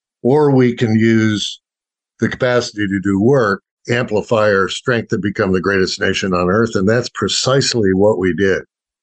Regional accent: Michigan, United States; I grew up in Western Michigan.

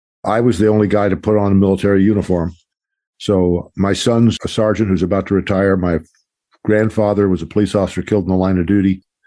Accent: Los Angeles, California, United States; Well, I grew up in the Los Angeles area

